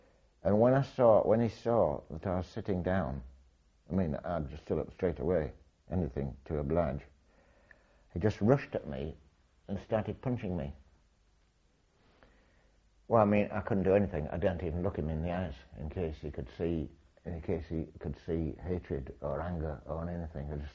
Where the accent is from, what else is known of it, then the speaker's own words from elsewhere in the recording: Hull, Yorkshire and the Humber, United Kingdom; I was not giving him any secrets to tell him that I came from Hull.